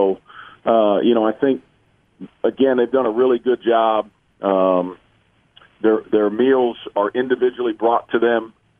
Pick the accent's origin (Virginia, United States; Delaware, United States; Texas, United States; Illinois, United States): Illinois, United States; Chicago; I grew up in the Chicago area